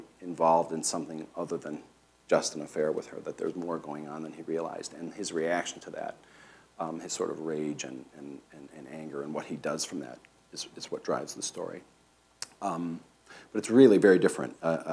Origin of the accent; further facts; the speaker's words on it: Ohio, United States; accent: Ohio; And I said, I'm from Ohio, I don't have an accent. And they'd say, yeah, you do, you have an Ohio accent